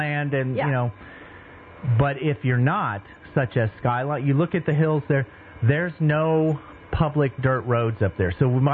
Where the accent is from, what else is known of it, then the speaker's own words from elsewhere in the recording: San Diego, California, United States; Now, I grew up in East County, San Diego in the 70s and 80s.